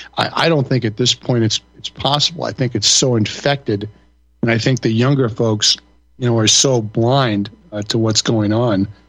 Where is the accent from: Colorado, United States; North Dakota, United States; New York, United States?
New York, United States; I grew up in New York and I've seen, you know, many, many large groups of people that are not well behaved.